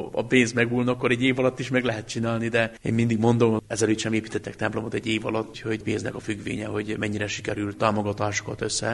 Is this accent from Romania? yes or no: yes; Alfalu, Harghita, Romania; Én születésileg egyébként Gyergyó alfalvi vagyok, Gyergyó medencének egy egyik legrégibb közösségehez tartozok, tőlem katolikus vidékről származom.